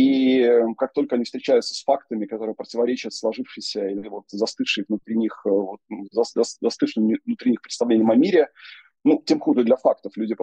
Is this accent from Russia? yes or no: no; Belarus; вот я белорус